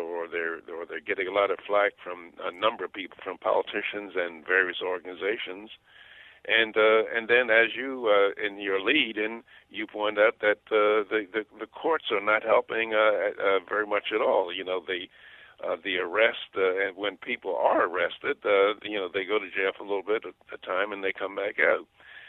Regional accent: Philadelphia, Pennsylvania, United States; I'm 82 years old, and when I grew up in the North Philadelphia, the slums of North Philadelphia.

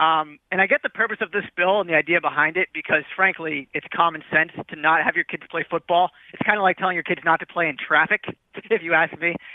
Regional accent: Reading, Massachusetts, United States; he's a state rep from my hometown of Reading. He's not in my district because the town is, like, split

